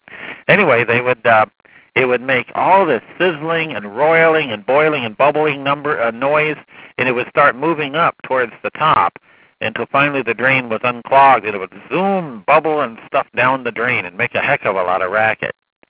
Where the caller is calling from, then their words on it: Australia; I'm calling from Australia